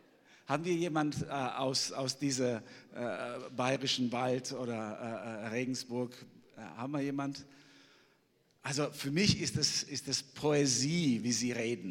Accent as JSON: {"language": "German", "country": "Albania", "second_language": "German", "moved": "yes", "lives_now": "Germany", "said": "Ich komme ursprünglich aus Albanien, bin aber 30 Jahre jetzt in Deutschland."}